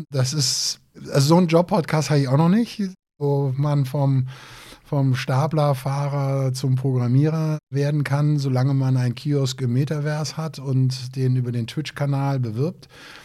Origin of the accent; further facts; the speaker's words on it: Cologne, North Rhine-Westphalia, Germany; ich sag das mal, ich bin ja Kölner